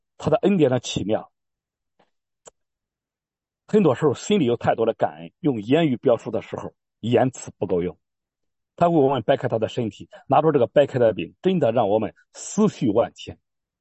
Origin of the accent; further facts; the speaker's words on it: Nanjing, Jiangsu, China; 我说，因为南京人和跟日本的那种特殊的一段历史